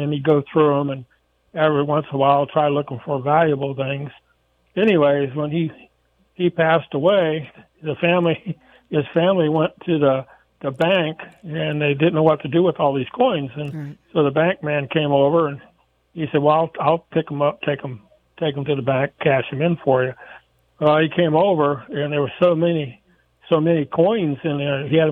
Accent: Steubenville, Ohio, United States; I had an uncle back in my hometown, Steubenville, Ohio, and he worked in the steel mills

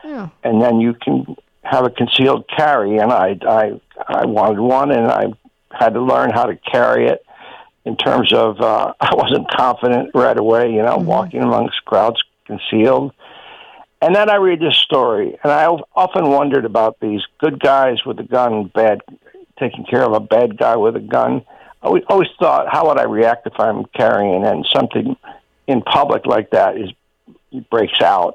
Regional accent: New Jersey, United States; hey, I'm from Jersey, and this is the first time I'm being pulled over

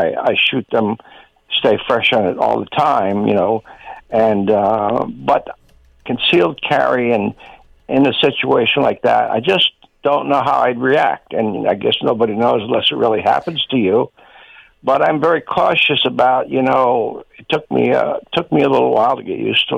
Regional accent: New Jersey, United States; hey, I'm from Jersey, and this is the first time I'm being pulled over

